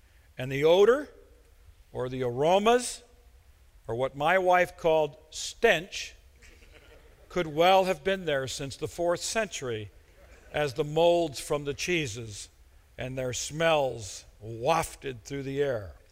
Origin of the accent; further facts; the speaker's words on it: Midwest, United States; I'm a Midwesterner, trained by Mark Twain to investigate everything